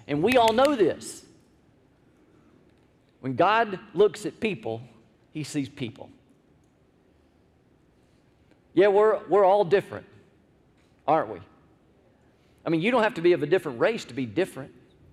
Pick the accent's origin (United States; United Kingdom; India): United States; the South; Now, I want you to know, I am white, okay? I grew up in the South, okay?